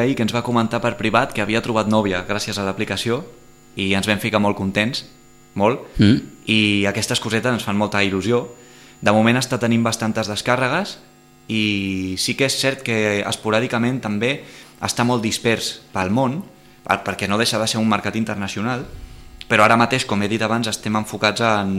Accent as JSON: {"language": "Catalan", "town": "Sitges", "region": "Catalonia", "country": "Spain", "said": "sense haver escoltat que som de Sitges"}